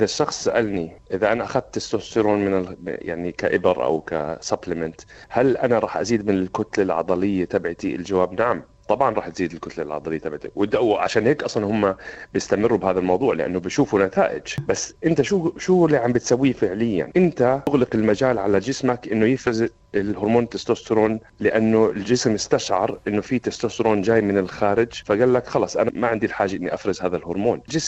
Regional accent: Jordan; عندنا أنه البدانة اللي إحنا من الأردن بنسميه الكرش وجهة

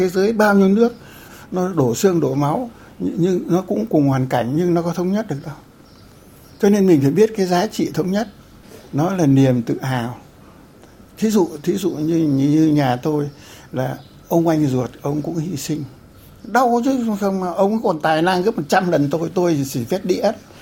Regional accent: Hanoi, Vietnam; Vì tôi dân Hà Nội mà nó không cho đi săn.

